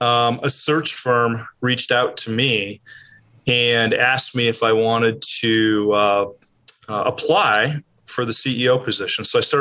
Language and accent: English; Chicago, Illinois, United States; not too far away from where I grew up in the Chicago area.